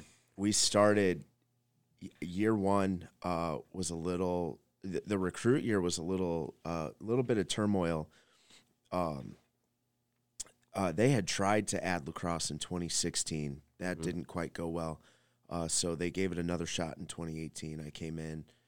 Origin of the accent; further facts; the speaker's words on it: Las Vegas, Nevada, United States; So I grew up in Las Vegas, Nevada.